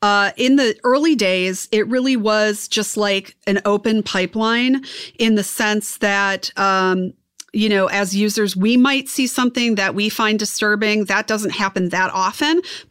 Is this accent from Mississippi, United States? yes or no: no; Wisconsin, United States; I'm from Wisconsin. You know, we're corn fed.